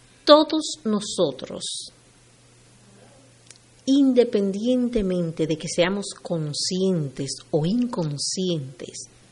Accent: Dominican Republic; en mi país natal de República Dominicana

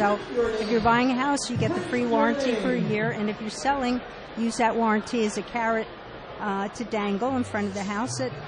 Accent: New Jersey, United States; now in Clinton, United States; Oh, no. I'm from Union County originally.

